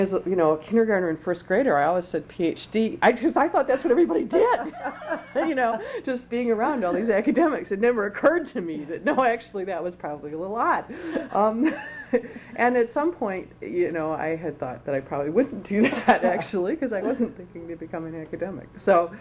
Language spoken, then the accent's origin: English; Madison, Wisconsin, United States; especially in a place like Madison with the lakes and the land. You know, this is definitely my hometown. And I did do early schooling here. We lived in various locations on the Near West Side and out in Middleton.